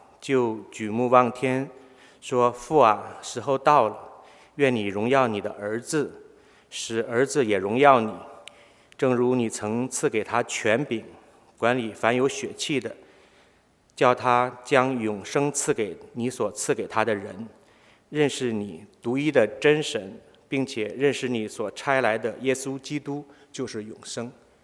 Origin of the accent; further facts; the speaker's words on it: China; 那我们中国人常常会讲到一句话